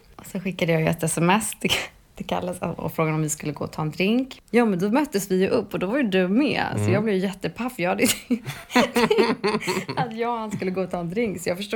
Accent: Gotland, Sweden; now in Stockholm, Sweden; hit för 4 år sedan. Och då flyttade jag hit för att jag skulle börja jobba som au pair. Också för att jag ville från Gotland flytta hit till Stockholm och få jobba, bo här.

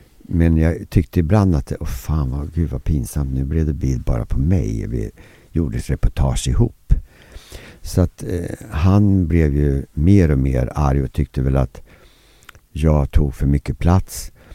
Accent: Eskilstuna, Södermanland, Sweden; jag kom ju från Eskilstuna

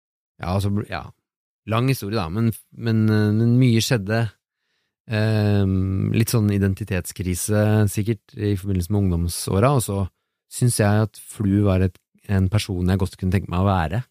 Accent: Oslo, Norway; also born or lived in Biri; Vi flyttet til Oslo fra Biri.

